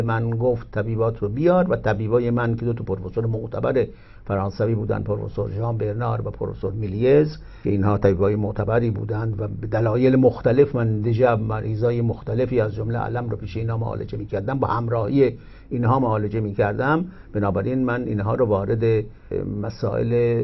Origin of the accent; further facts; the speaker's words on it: Shiraz, Fars, Iran; moved away as an adult; now in Paris, France; من اهل شیراز هستم، در شیراز متولد شدم، تحصیلات متوسطم رو در شیراز دبیرستان شاپور کردم و بلافاصله بعد از دیپلمم آمدم به پاریس برای تحصیل در پزشکی.